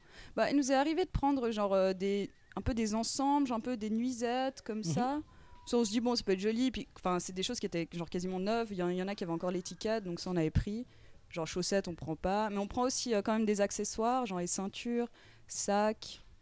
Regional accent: Geneva, Switzerland; moi, en fait, je viens de Genève, à la base. Donc, j'étudiais à l'université de Genève. Et en fait, j'ai commencé des études à Lausanne, en septembre, à la HEP.

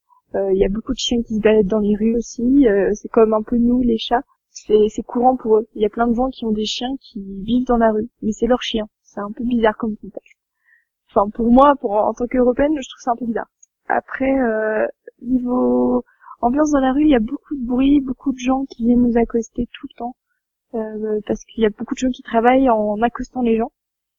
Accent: Le Mans, Pays de la Loire, France; now in Ecuador; je viens du Mans, dans la Sarthe, et je viens d'avoir mon bac l'année dernière, et je suis en échange en Équateur.

